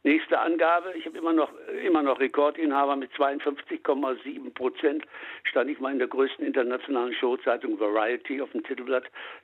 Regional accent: Münster, North Rhine-Westphalia, Germany; ich bin gebürtiger Münsteraner

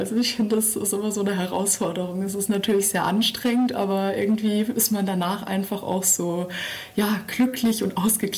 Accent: Germany; Also wir fühlen uns alle als Deutsche

